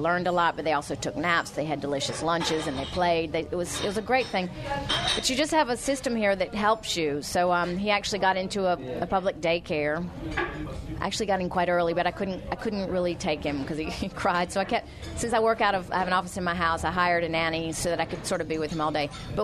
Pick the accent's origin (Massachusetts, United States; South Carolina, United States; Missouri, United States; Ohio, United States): South Carolina, United States; I was growing up in the South Carolina public schools in the 70s.